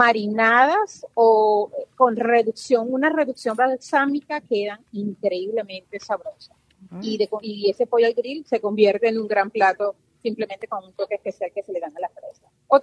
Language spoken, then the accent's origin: Spanish; Venezuela; ya que soy venezolana